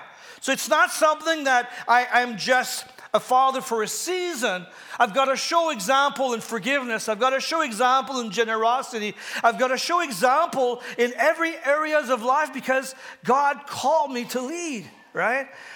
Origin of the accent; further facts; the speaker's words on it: Ontario, Canada; I grew up in Northern Ontario where they did wood drafting.